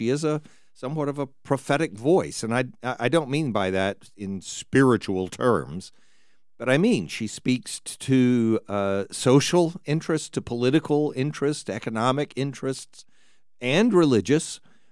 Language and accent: English; the South, United States; I'm from the South, though.